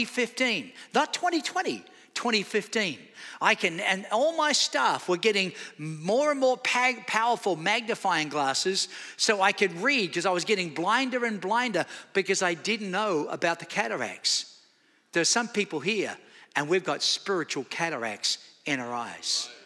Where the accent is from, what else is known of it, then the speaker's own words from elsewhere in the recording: Australia; I live on the water. I love the water. I've got a boat. I've got a jet ski. My whole life I've been on the water. I'm from Australia, for goodness sake. I grew up on beaches every day.